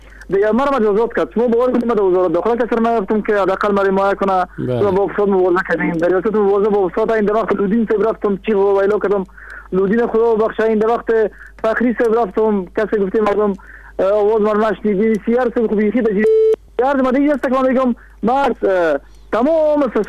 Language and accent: Persian; Kabul, Afghanistan; از هلمند نیستم، از کابل هستم.